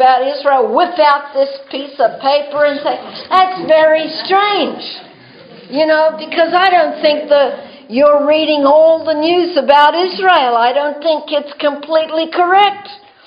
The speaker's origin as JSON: {"language": "English", "country": "Australia", "said": "Well, I'm from Australia. The Australians are pretty bright."}